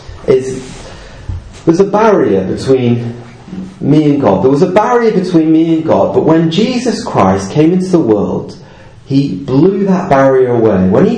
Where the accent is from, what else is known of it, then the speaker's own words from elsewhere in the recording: Wigan, North West England, United Kingdom; Okay, I'm from Wigan.